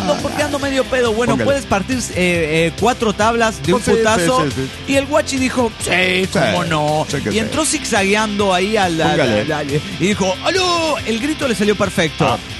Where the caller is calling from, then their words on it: Teuchitlán, Jalisco, Mexico; de Teuchitlán, Jalisco, México.